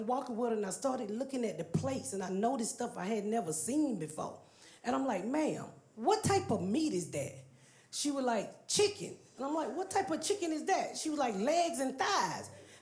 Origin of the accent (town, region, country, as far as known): Atlanta, Georgia, United States; born or raised there